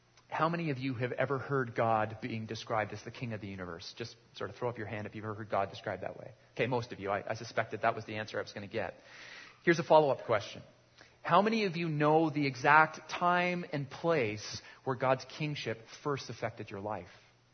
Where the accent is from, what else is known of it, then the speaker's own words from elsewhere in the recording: Canada; Now, growing up in Canada, if you're like me, you might be able to conclude that you're somewhat of an expert on kings and queens